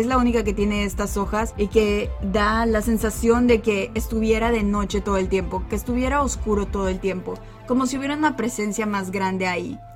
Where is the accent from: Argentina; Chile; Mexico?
Mexico; Matamoros, Tamaulipas; Hay una casa en Matamoros, Tamaulipas, que es el lugar de donde soy.